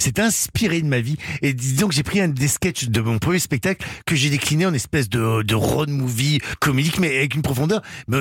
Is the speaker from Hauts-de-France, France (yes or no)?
yes; Hauts-de-France, France; accent: Ch'ti; je n'étais pas que un fer de lance ch'ti qui hurlait avec mon accent.